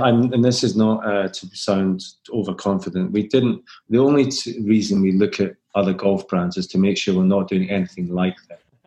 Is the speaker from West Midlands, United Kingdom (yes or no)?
no; Scotland, United Kingdom; I don't mind being a Scot.